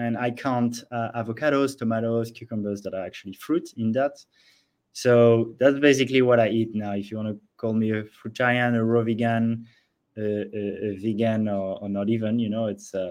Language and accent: English; France; So I'm from France originally. So I grew up with a pretty standard diet as I'd have there